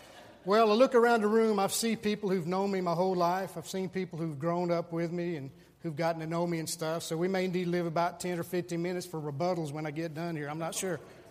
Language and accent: English; LeRoy, New York, United States; I grew up in Leroy under the tutelage of Reverend Dr. Gardner Ellis.